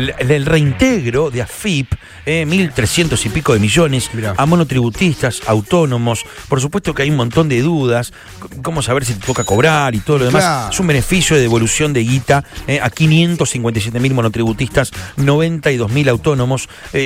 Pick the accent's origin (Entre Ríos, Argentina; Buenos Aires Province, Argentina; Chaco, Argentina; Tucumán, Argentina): Chaco, Argentina; now in Rosario, Argentina; yo soy chaqueño, vivo acá hace 30 años y me dicen rosariqueño. Así que chaqueño y rosario.